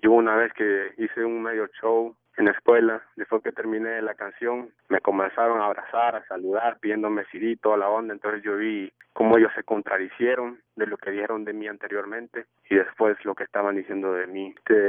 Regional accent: La Paz, El Salvador; now in Maryland, United States; Yo soy del departamento de La Paz, de la Costa del Sol. Ahorita estoy aquí cantoneando en Maryland.

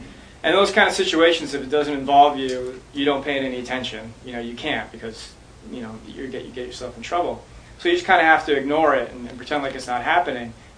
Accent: New England, United States; And I grew up in New England in the suburbs, which is, you know, it's very white and very middle and upper class.

